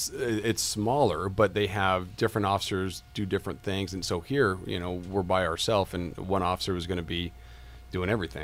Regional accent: California, United States; I grew up in California most of the time. I think when I was 10, I moved out of state. And then when I graduated from high school, I moved back into California, got married, and been here since.

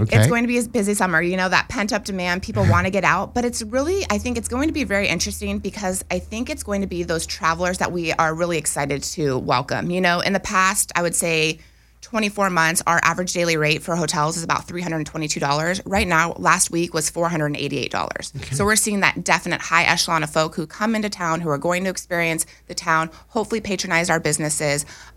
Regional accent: California, United States; So my background, I grew up in Orange County, California, okay. and I went to the University of Arizona.

